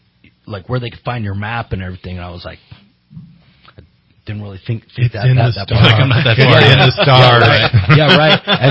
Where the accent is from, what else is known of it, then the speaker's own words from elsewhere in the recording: Redding, California, United States; I grew up here in Reading and, been a professional drummer for, gosh, over 25 years, right? I graduated Shasta High in 92, put my drums in back of my truck and drove up to Seattle.